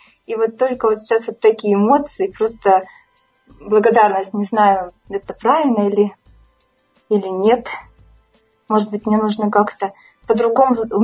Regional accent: Moscow, Russia; я из Москвы.

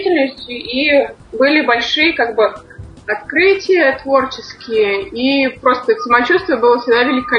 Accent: Siberia, Russia; also born or lived in Saint Petersburg; Вот мы из Сибири, вот, а достаточно долгое время жили в Санкт-Петербурге.

